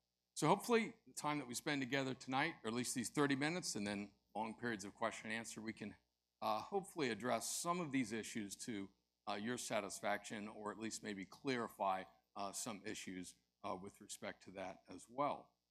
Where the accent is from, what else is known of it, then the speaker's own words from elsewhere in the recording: Dayton, Ohio, United States; As Pastor said, I grew up in Dayton, Ohio, and I grew up in the church.